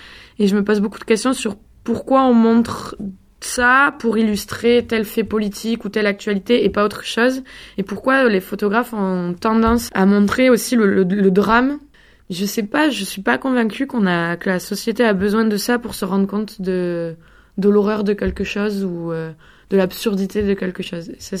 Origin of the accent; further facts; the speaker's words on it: Montpellier, Occitanie, France; now in Arles, France; et sinon je suis Montpellieraine. J'ai grandi à Montpellier